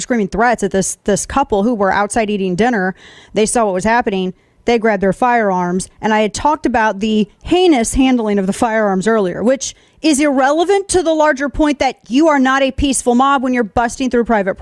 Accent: Missouri, United States; this situation that unfolded in my home state, the situation of the McCluskeys, Mark and Patricia McCluskey, which now everybody knows, the couple in Central West End, St. Louis.

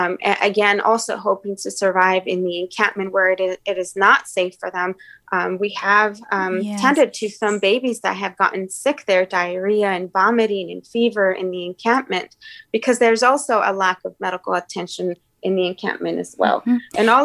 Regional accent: Mexico; now in United States; undocumented for 33 years in the U.S., I didn't think that I would be in Tijuana right now. Mexico is my home country

